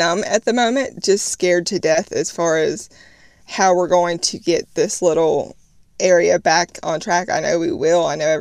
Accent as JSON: {"language": "English", "region": "South Carolina", "country": "United States", "also_born_or_lived": "South Florida", "said": "I'm originally from South Carolina, lived in South Florida, so I've dealt with several hurricanes myself."}